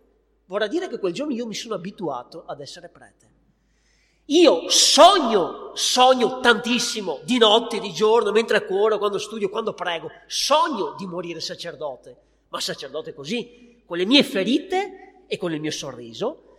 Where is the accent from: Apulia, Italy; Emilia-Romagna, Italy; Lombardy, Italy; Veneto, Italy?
Veneto, Italy; io sono orgoglioso di essere veneto